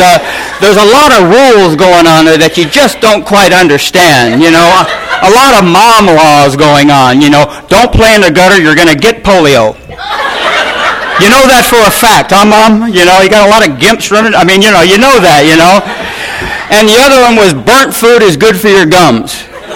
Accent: Pontiac, Michigan, United States; born there; I was born in Detroit. I was a little city off there, Pontiac, in St. Joseph Hospital.

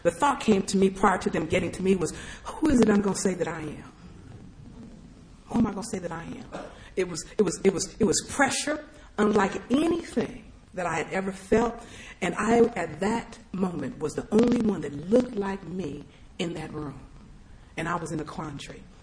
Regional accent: Los Angeles, California, United States; You know, I grew up in Watts in the Jordan Down Projects. My mother was a single parent with 4 children.

